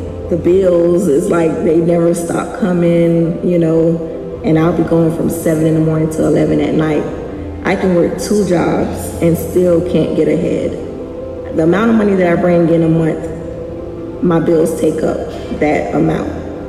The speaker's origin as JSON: {"language": "English", "town": "St. Petersburg", "region": "Florida", "country": "United States", "tie": "born or raised there", "said": "I am born and raised in St. Petersburg. I absolutely love living and growing up here in St. Petersburg."}